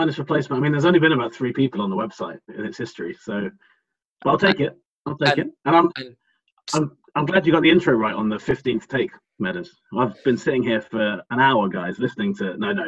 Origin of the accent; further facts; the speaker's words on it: England, United Kingdom; you know, we're both English.